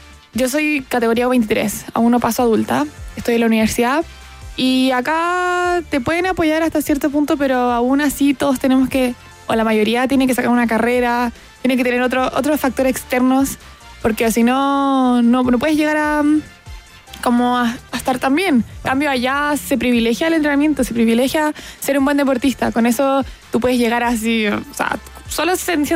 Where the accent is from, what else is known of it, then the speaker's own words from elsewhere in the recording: Iquique, Tarapacá, Chile; moved away; como yo soy de Iquique, yo me vine el 2019 a estudiar, también a entrenar